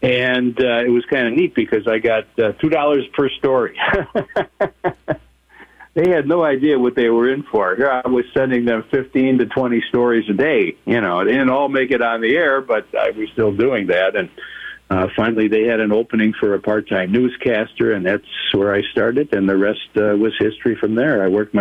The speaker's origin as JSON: {"language": "English", "town": "Chicago", "region": "Illinois", "country": "United States", "tie": "born there", "said": "I was born in Chicago, April 9th, 1951."}